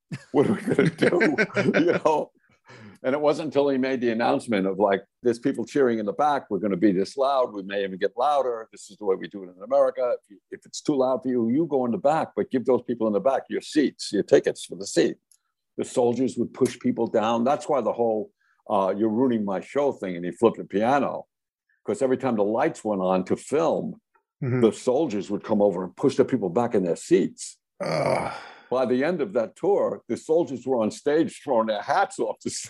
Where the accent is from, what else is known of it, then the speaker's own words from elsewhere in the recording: Long Island, New York, United States; I grew up on Long Island and you could hear the diesel engines when they went out fishing.